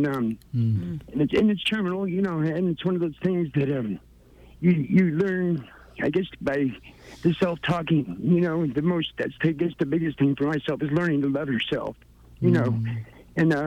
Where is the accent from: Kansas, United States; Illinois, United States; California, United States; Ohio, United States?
California, United States; I was from the Bay Area and, you know, moved here.